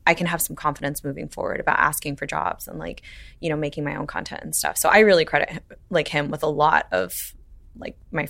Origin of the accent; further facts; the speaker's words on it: Midwest, United States; And I grew up mostly in the Midwest, so that was easy for me.